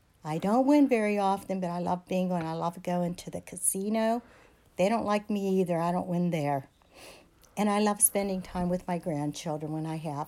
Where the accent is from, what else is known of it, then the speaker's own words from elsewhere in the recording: Natrona, Pennsylvania, United States; I grew up in Natrona. I lived most of my life in Natrona Heights, Trenum area.